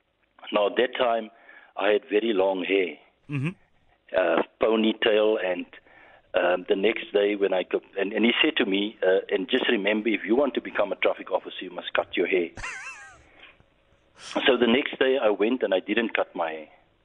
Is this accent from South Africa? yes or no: yes; Genadendal, Western Cape, South Africa; born there; the town where I was born in Genadendal. It's a little Moravian mission station in the Overberg, about 3 kilometers from Greaten. That's where I was born.